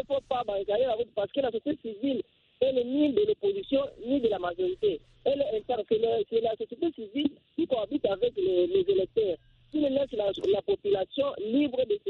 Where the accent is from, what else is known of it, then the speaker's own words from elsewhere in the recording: Tshikapa, Kasaï, DR Congo; Mais chez nous, à Tchikapa, il n'y avait pas eu de marche pour la société civile.